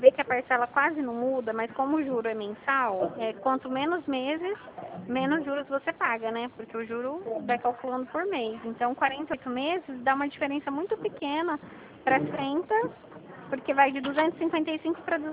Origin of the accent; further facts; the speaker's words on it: Dracena, São Paulo, Brazil; eu sou daqui de Dracena também, tá?